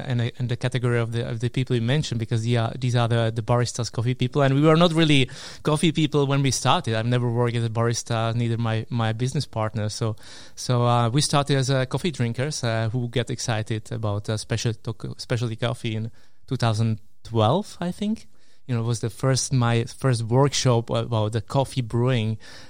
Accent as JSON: {"language": "English", "country": "Czechia", "also_born_or_lived": "Switzerland", "second_language": "English", "said": "Yeah, so we are from the Czech Republic, so in Central Europe."}